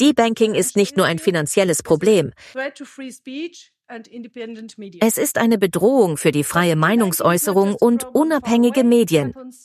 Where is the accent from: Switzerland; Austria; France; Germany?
Austria; Und jetzt komme ich zu meinem Heimatland, Österreich.